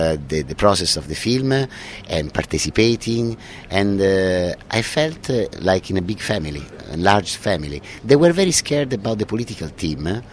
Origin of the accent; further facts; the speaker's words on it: Rome, Lazio, Italy; born there; English is a second language; I'm born in Rome, but I have origin from the south, Sicilian and Calabria.